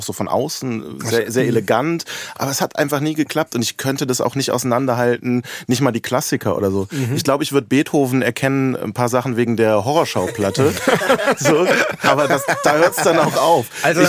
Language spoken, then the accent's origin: German; Düsseldorf, North Rhine-Westphalia, Germany; Ich bin auch aus Düsseldorf.